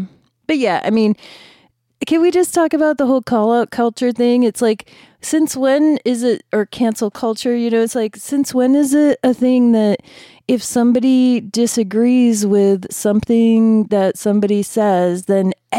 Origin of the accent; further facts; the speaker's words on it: Michigan, United States; I'm not from Michigan. I'm actually also from Michigan.